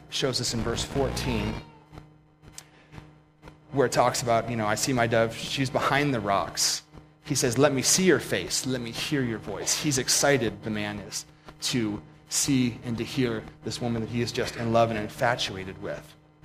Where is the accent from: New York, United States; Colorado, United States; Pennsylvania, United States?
Pennsylvania, United States; I know in Montana, we may not have these. I grew up in Pennsylvania where we had guardrails pretty much